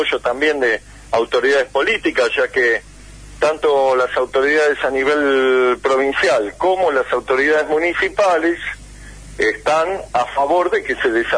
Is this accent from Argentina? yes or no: yes; Buenos Aires, Argentina; yo soy de Buenos Aires, sí. Pero gracias a la decisión de los vecinos, me he matriculado en Catamarca